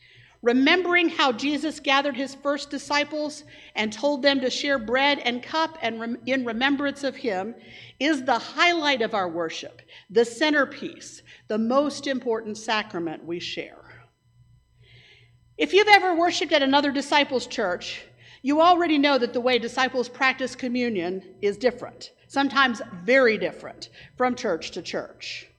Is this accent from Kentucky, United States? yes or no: yes; Kentucky, United States; The church I grew up in Kentucky took the bread individually to celebrate our individual relationships with Christ